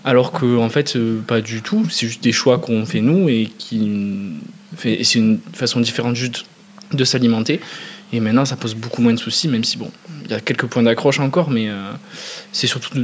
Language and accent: French; Occitanie, France; Donc, je viens du Gers, le pays du canard, du confit, du foie gras.